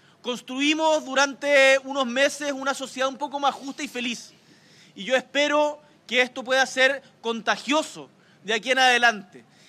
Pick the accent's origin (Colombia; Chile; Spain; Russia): Chile; en la medida en que nos unimos como chilenos y chilenas podemos sacar grandes desafíos adelante